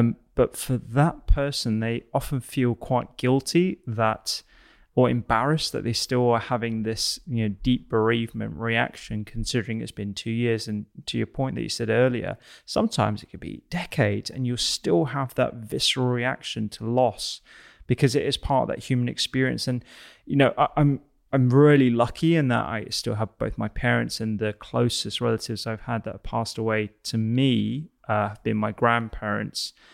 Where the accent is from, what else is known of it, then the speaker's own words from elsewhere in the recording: United Kingdom; conversation about grief and bereavement in general is something that we don't tend to do very well as British people, if I'm honest.